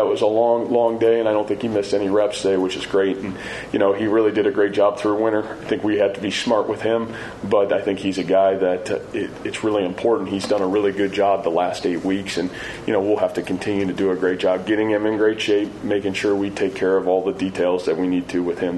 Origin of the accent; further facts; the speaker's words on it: Massillon, Ohio, United States; Northeast Ohio, Massillon, Ohio, which is kind of in my hometown.